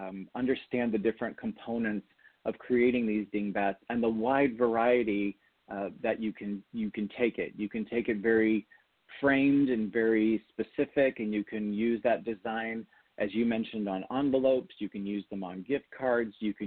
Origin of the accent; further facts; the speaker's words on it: California, United States; moved away as an adult; now in Orlando, United States; I grew up in California, and I came out here after I got my bachelor's degree in 1994.